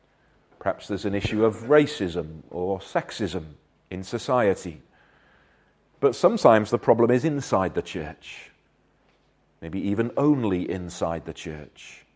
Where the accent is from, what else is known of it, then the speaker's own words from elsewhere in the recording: Wales, United Kingdom; I'm a passionate Welshman, but although I was born in Wales, I don't speak Welsh, and my parents are both English.